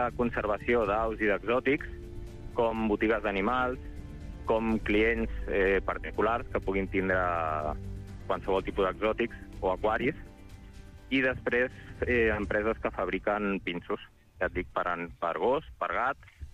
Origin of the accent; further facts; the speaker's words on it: Igualada, Catalonia, Spain; born there; jo sóc d'Igualada, vaig néixer a Igualada.